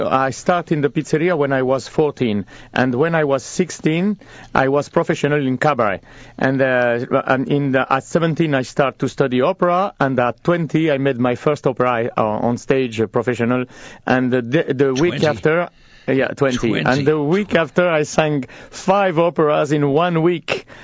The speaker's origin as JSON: {"language": "English", "town": "Paris", "region": "Île-de-France", "country": "France", "tie": "born or raised there", "said": "I was born in France because in Sicily it was very, very difficult and they had to move to France"}